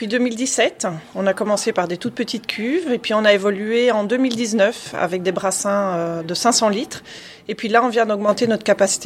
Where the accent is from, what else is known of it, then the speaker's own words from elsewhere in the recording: Belgium; now in France; en tant que Belge, c'est vrai qu'on voit qu'il y a énormément de petites brasseries aussi en Belgique